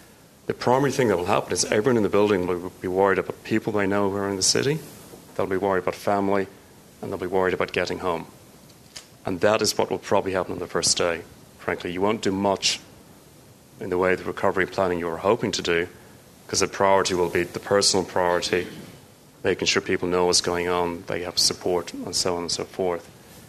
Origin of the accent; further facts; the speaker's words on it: Dublin, Leinster, Ireland; also born or lived in London; Of course, I was brought up in Dublin, so I saw a lot of terrorist activity for many years.